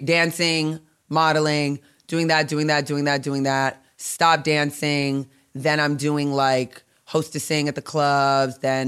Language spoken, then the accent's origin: English; New Jersey, United States; I'm also not from here. I'm from Jersey.